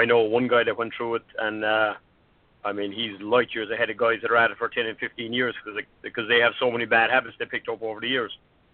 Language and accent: English; Ireland; I'm from Ireland